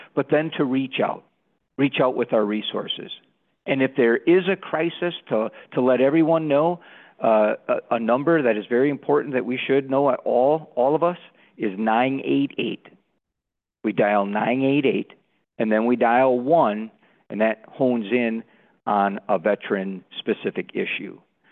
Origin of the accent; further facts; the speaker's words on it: Merrill, Wisconsin, United States; now in Beaver Dam, United States; in fact, I am a Wisconsin guy. All right. So I'm in the Beaver Dam Horicon area. I grew up and was born and raised in Merrill, so it's always good to talk to some Wisconsin people once again.